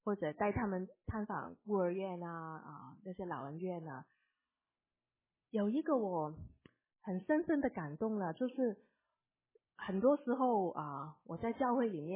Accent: United States; also born or lived in Hong Kong; 我是指香港出生，美国长大

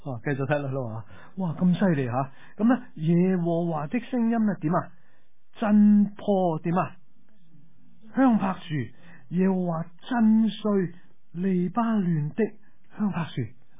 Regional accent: China; 我哋中国人咧一听到打雷咧就会讲乜嘢？雷公

